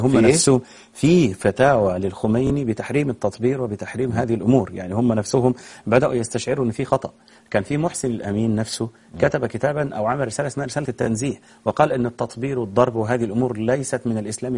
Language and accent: Arabic; Egypt